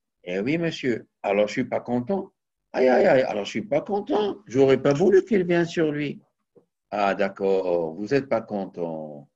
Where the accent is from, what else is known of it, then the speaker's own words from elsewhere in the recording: Morocco; chez nous au Maroc, on avait la coutume